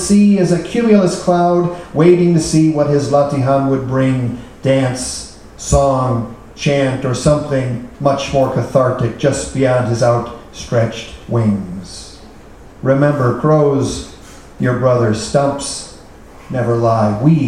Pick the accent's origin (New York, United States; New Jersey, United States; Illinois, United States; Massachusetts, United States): Illinois, United States; Chicago; now in Seattle, United States; I live in Seattle and have since 88, although I'm a Midwesterner, grew up in Chicago